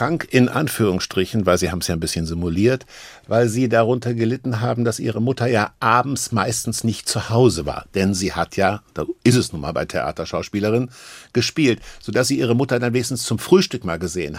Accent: Kassel, Hesse, Germany; Also ich bin in Kassel groß geworden

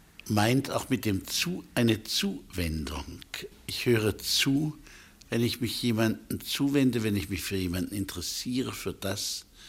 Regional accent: Chemnitz, Saxony, Germany; Ich bin 1933 geboren in Chemnitz. Meine Eltern zogen im selben Jahr, im Geburtsjahr, in die Nähe von Chemnitz in ein kleines Dorf

